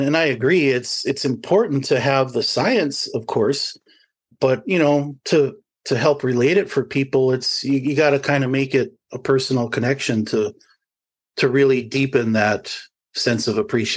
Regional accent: Grand Portage, Minnesota, United States; I am Bear Clan, and I come from Grand Portage. And Grand Portage is at the very northeast tip of Minnesota, which is a very, very remote area

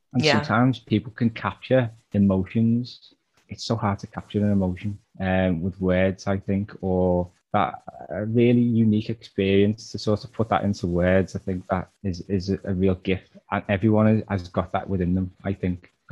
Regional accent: Liverpool, North West England, United Kingdom; I'm from Liverpool.

